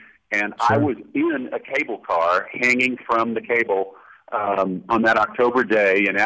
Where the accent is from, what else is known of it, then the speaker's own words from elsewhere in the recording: Dallas, Texas, United States; I mean, I grew up in Dallas, so he was always there.